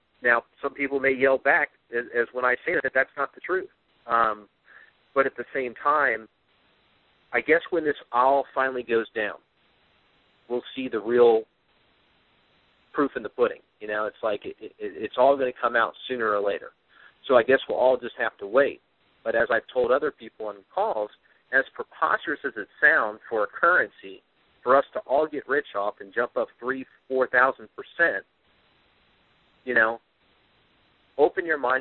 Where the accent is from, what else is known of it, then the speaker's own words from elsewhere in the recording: United States; I mean, we are American citizens. We are a proud nation.